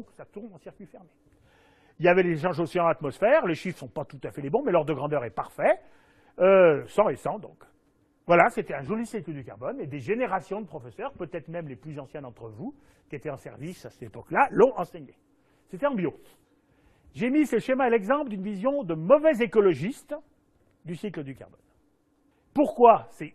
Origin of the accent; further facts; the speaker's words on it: Auvergne-Rhône-Alpes, France; moi je suis un Auvergnat.